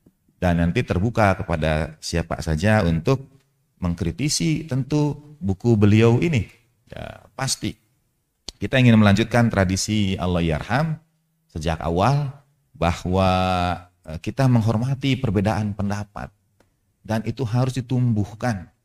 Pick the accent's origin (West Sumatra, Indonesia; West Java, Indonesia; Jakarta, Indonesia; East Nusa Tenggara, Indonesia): West Java, Indonesia; Karena saya mungkin tumbuh besar di Sunda, istrinya orang Lampung, keturunan Jawa.